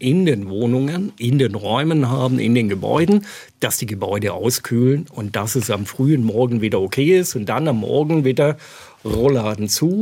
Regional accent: Ellwangen, Baden-Württemberg, Germany; Ich komme tatsächlich aus Ellwangen und habe hier in Stuttgart studiert und von daher kenne ich die Gegend sehr gut.

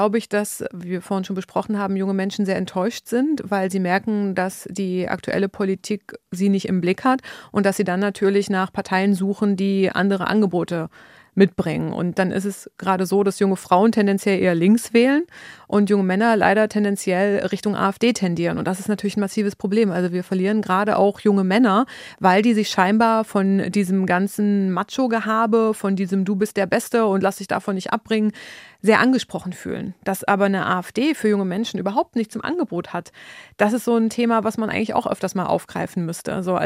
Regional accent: Saxony-Anhalt, Germany; ich komme ja aus Sachsen-Anhalt und ich werde meine Heimat nicht der AfD zum Fraß vorwerfen.

